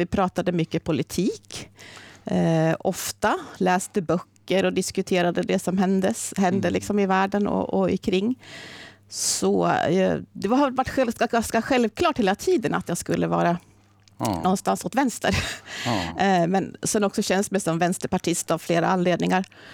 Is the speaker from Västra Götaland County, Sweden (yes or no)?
no; Norrsundet, Gävleborg County, Sweden; also born or lived in Sandviken / Stockholm; Jag är 60 år. Jag är uppväxt i Norrsundet. Bodde där tills jag blev 19 ungefär. Och sen bodde jag några år i Sandviken. Och sen bodde jag i Stockholm och sen jag flyttade tillbaka hit till Gävle 1990.